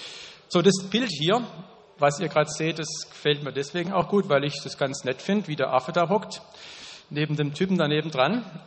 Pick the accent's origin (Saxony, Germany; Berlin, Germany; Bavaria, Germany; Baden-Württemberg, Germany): Baden-Württemberg, Germany; Klosterreichenbach; Ich komme aus dem Nordschwarzwald, aus dem Murgtal, genauer gesagt aus Kloster Reichenbach.